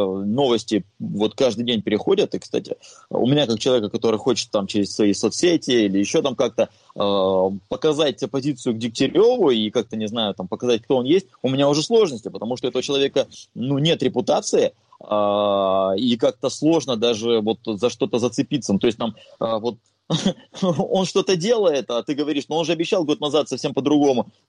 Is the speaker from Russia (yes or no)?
yes; Khabarovsk, Khabarovsk Krai, Russia; как любой хабаровчанин и патриот своего города